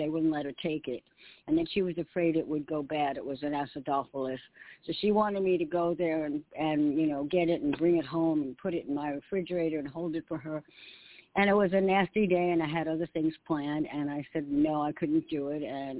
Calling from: New York, United States; in New York.

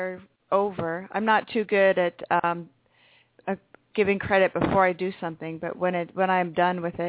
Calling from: Washington, United States; I'm calling from Washington State.

